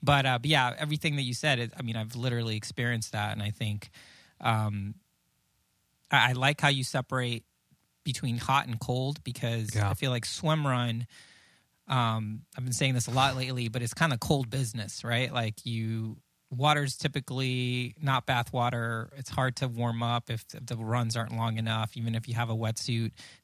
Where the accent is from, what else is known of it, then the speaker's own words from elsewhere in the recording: Puerto Rico; that actually happened to me at a race in my hometown. It was an Ironman 70.3 in Puerto Rico.